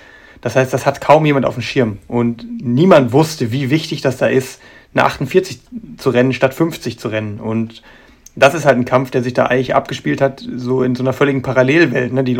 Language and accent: German; Germany; Das ist nur für mich als Deutscher, der die Kadernorm braucht, eine Marke, die wichtig ist.